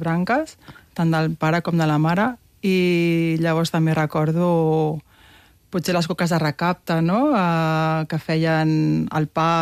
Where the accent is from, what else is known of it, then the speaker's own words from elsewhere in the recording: Tarragona, Catalonia, Spain; Què t'he de dir, que jo soc de Tarragona?